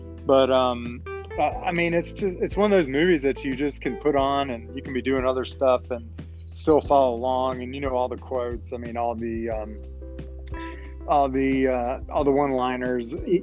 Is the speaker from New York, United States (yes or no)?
no; Trent Woods, North Carolina, United States; growing up in Trent Woods, North Carolina, I would have to say in 1995, I was not in tune with the black community. I was very sheltered.